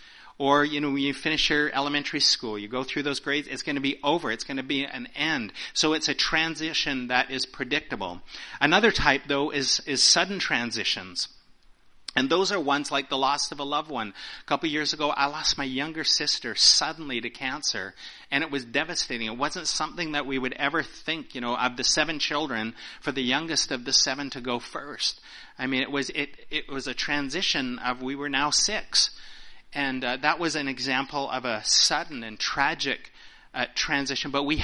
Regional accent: Vancouver, British Columbia, Canada; I'm from West Coast, Vancouver area.

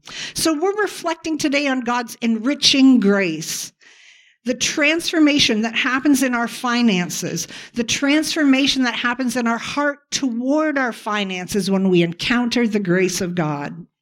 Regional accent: Kitchener, Ontario, Canada; I grew up in Kitchener.

